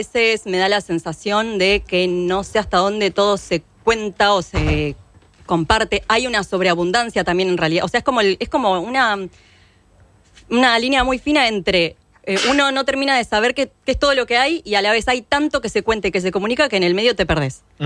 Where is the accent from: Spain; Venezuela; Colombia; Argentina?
Argentina; La Plata, Buenos Aires Province; Que yo soy platense, pero que por momentos me ha costado mucho sentirme en algún punto parte de como la cultura local.